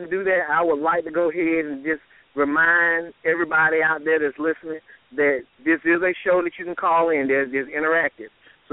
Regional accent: Atlanta, Georgia, United States; I've seen the same things happening when I was growing up in Atlanta.

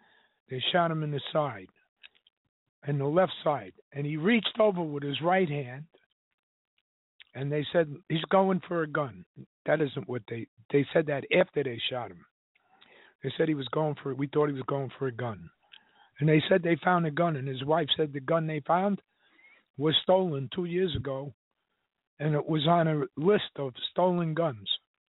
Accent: New York City, New York, United States; I got to tell you, I grew up in Harlem. I got along with blacks, and blacks got along with me.

